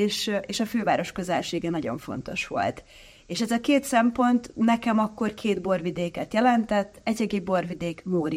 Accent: Budapest, Hungary; also born or lived in Bačka Topola, Serbia; Én Topolyán születtem, nagyszüleim Szabadkán éltek, tehát megvolt ez a kötődés. A óvodáskorom óta Budapesten élünk, tehát nekem az otthonom Magyarország, Budapest

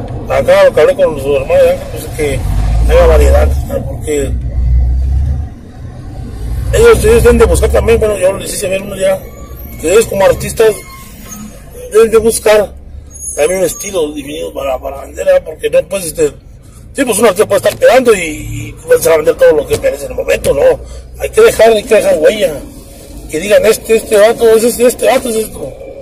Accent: Guanajuato, Mexico; yo soy de Guanajuato.

